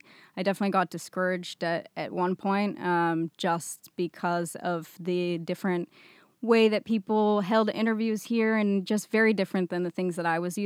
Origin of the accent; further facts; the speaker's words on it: California, United States; I grew up in Silicon Valley.